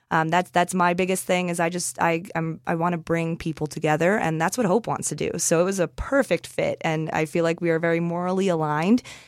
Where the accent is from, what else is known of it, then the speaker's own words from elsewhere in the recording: Liberty, United States; bringing more of this kind of community programming to Liberty, that my hometown, is definitely something that I want to see happen